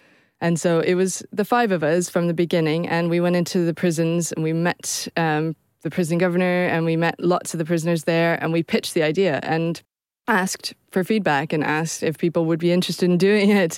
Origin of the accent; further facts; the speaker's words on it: Canada; Tess and I grew up in Canada